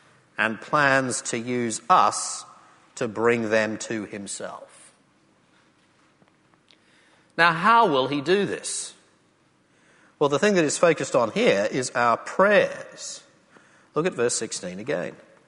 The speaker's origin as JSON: {"language": "English", "country": "Australia", "said": "on the one hand I'm an Australian"}